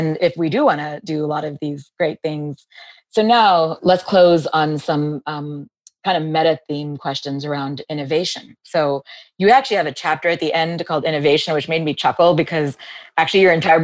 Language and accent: English; Gujarat, India; It's my home region.